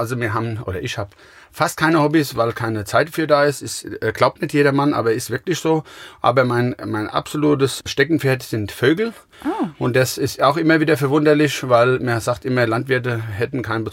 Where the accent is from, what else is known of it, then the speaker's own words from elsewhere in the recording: Gau-Bischofsheim, Rhineland-Palatinate, Germany; Ich komme aus Gaubischofsheim. Das ist ungefähr 10 Kilometer von Mainz.